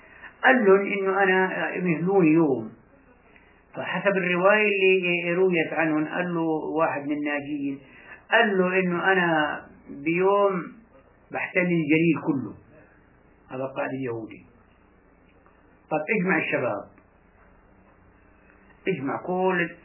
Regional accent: Palestine; moved away; احنا جاي معنا من فلسطين البريموس البنبور

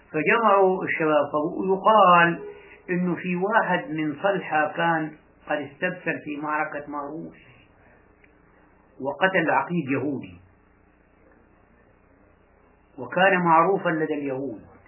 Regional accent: Palestine; moved away; احنا جاي معنا من فلسطين البريموس البنبور

